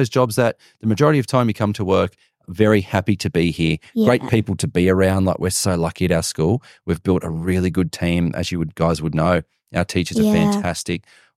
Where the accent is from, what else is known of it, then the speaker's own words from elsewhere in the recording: New South Wales, Australia; I grew up on the Central Coast, so it's not the city, but it's not country. But when my wife and I moved, we lived in Young, which is regional New South Wales. We also lived in Pleasant Hills, which is near Henty, Lockhart, Albury sort of area.